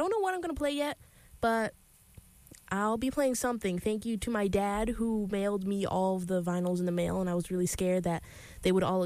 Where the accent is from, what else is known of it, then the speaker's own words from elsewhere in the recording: Syracuse, New York, United States; I'm not from Long Island. I'm from Syracuse, which is not a huge city, but it's not Long Island.